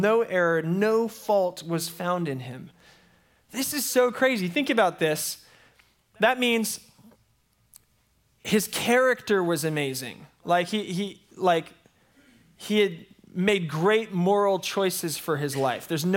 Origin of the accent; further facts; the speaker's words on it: United States; Because I'm an American, and our nation was founded on protest, right?